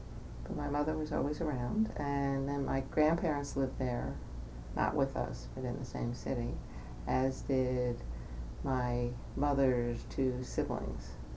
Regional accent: Philadelphia, Pennsylvania, United States; Well, I was born in Philadelphia in 1943. I'm an only child, born to parents who were refugees from Germany.

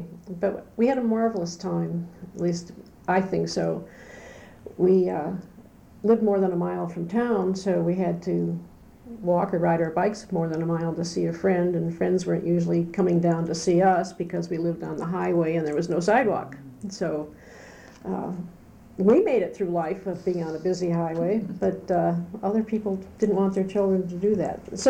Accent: Deerfield, Illinois, United States; also born or lived in Highland Park; Well, I was from a small town in Illinois, northern Illinois, name of Deerfield. But I was born in Highland Park next door because Deerfield did not have a hospital.

